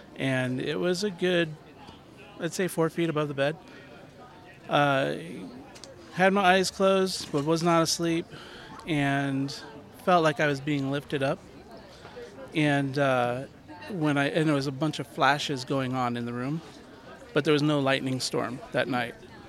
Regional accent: San Diego, California, United States; I'm from San Diego, California.

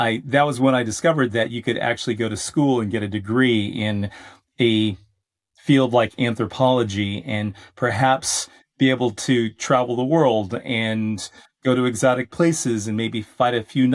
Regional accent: Los Angeles, California, United States; And I grew up originally in Los Angeles, California, and I spent much of my formative years in the Boy Scouts

